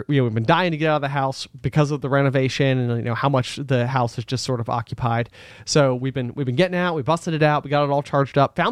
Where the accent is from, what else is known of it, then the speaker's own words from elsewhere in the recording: Virginia, United States; we grew up like in Franklin County, Virginia, and it like took a hold of me, and I've never been able to let it go.